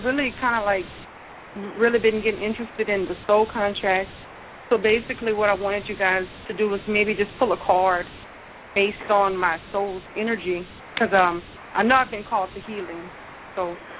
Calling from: Louisiana, United States; I'm calling from Louisiana.

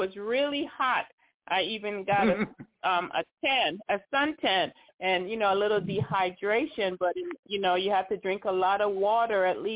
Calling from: Tennessee, United States; I'm calling from Tennessee.

